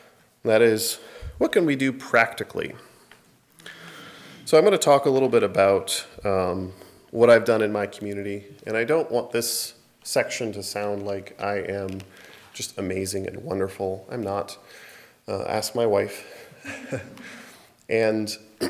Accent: Middlefield, Ohio, United States; I know in Middlefield, Ohio, which I'm from Middlefield, I think I failed to say that last night, which is about an hour outside of Cleveland

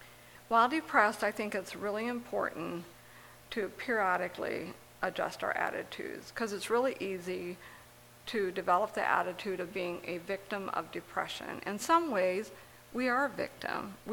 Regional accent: Indiana, United States; now in Guy's Mills, United States; I grew up in Indiana in an Amish community.

